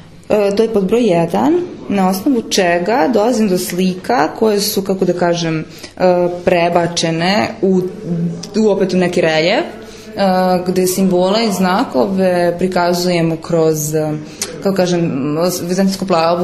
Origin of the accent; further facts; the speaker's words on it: Novi Sad, Vojvodina, Serbia; dolazim iz Novog Sada.